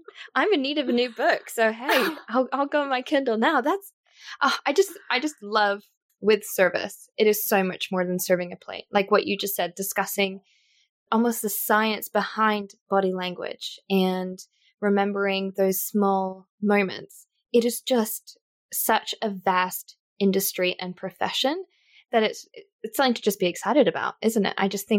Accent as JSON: {"language": "English", "town": "Vancouver", "region": "British Columbia", "country": "Canada", "tie": "born or raised there", "said": "I was actually interviewing for a private jet position on a plane that was based out of Vancouver, my hometown."}